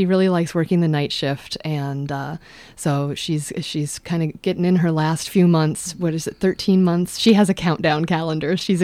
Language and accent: English; Omaha, Nebraska, United States; we grew up in the Baptist church, and we went to a place in South Omaha